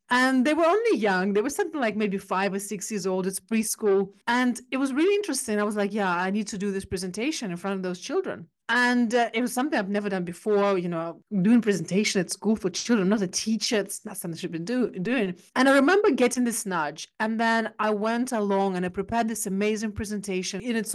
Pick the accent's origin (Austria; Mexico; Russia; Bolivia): Russia; Siberia; I was brought up in Siberian part of Russia during communism time.